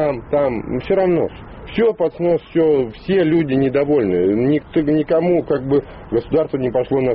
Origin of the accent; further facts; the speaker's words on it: Krasnodar, Krasnodar Krai, Russia; born there; В конце концов, я родился в Краснодаре.